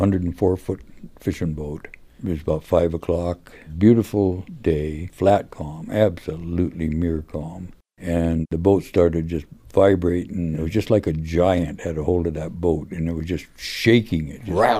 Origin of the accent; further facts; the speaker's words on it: Alaska, United States; When you're growing up in Alaska, it's kind of like a walking disaster area anyway.